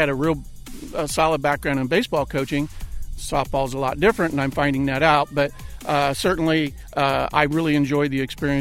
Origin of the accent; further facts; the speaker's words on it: Abingdon, Illinois, United States; Well, I grew up in Abingdon, Illinois. Went to Abingdon High School a very long time ago.